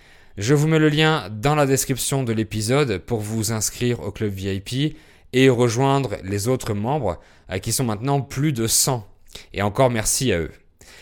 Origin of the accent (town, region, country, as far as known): France